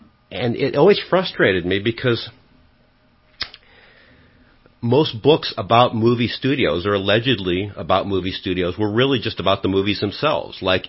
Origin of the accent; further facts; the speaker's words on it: Idaho, United States; also born or lived in Seattle, United States; I was born in Seattle, actually. But I guess my movie fanaticism kind of caught hold when I was in a serious way, probably in junior high or high school, which was in the wilderness of Idaho.